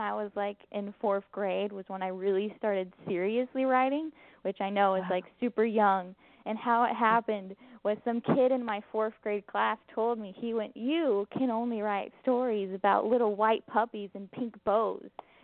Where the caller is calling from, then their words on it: Kennewick, Washington, United States; I'm calling from Kennewick, Washington, in my parents' bedroom.